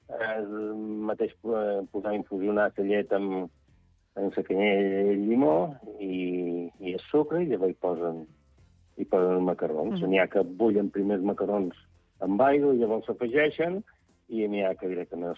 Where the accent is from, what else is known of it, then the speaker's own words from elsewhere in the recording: Santa Eulària des Riu, Balearic Islands, Spain; Som de Sant Eulari, no som de Sant Joan.